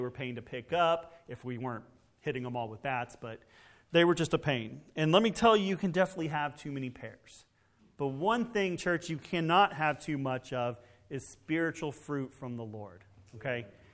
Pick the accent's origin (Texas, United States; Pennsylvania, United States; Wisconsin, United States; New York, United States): Texas, United States; Scurry; when I was a boy growing up in Scurry, Texas, out in the middle of nowhere, just south of Dallas, we had a pear tree in our front yard.